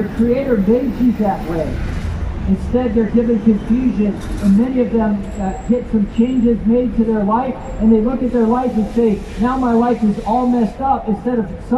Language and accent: English; United States; accent: American; now in Scotland, United Kingdom; I can tell by your accent that you're American. Well, I feel like a Scot. I identify as a Scot. Well, listen, I am. I do have Scottish nationality in that I have become a citizen of this nation. But I am an American